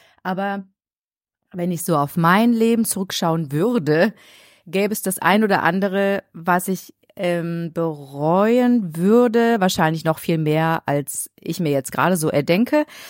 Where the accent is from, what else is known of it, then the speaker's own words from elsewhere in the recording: Mülheim, North Rhine-Westphalia, Germany; born there; moved away as an adult; now in Frankfurt, Germany; Ich hätte also in Mülheim bleiben müssen, anstatt nach Frankfurt zu gehen.